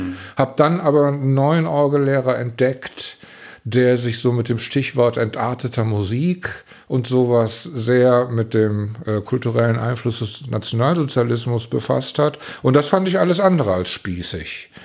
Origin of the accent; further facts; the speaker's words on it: Velbert, North Rhine-Westphalia, Germany; born there; weil wir in Felbert, wo ich geboren bin, einen hervorragenden Organisten hatte